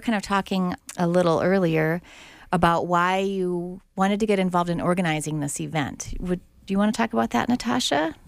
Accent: Pierre, South Dakota, United States; communities the size of my hometown, Pierre, South Dakota.

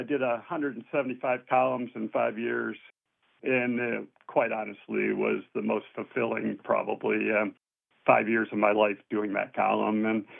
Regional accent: Saginaw, Michigan, United States; I was in Saginaw. I had been in my hometown working, ended up being hired in my hometown of Saginaw, but I had been there my whole life.

